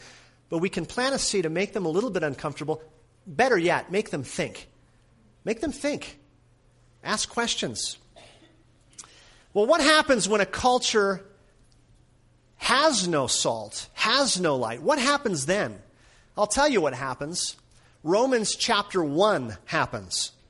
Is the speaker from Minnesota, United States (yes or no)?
yes; Minnesota, United States; born or raised there